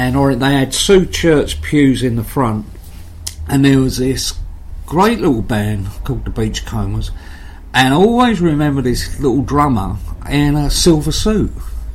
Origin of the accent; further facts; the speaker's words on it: London, United Kingdom; born there; I was born out in West London. My mum came from the same area as the boys grew up in, i.e. Acton in London.